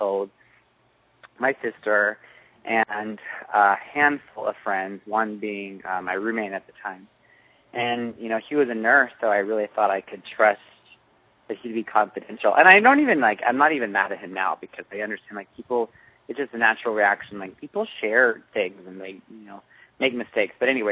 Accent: Dallas, Texas, United States; accent: Texan; I mean, I'm from Dallas, and I do have one. It only comes out with a little bit of whiskey

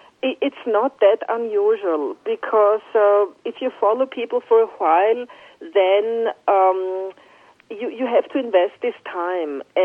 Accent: New York City, New York, United States; this is my hometown and I've lived here for 20 years

